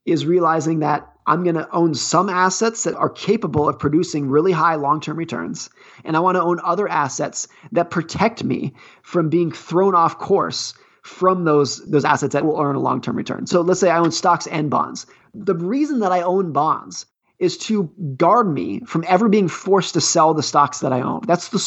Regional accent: Lake Tahoe, California, United States; So I grew up ski racing in Lake Tahoe, California.

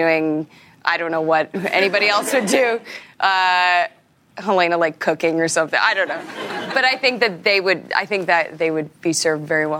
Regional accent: Regina, Saskatchewan, Canada; Yeah. Yeah. I'm from Regina.

